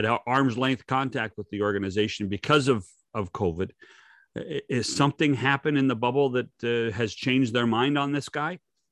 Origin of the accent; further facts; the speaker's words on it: West Coast, United States; as a child, and I grew up on the West Coast, and I loved the San Francisco Giants.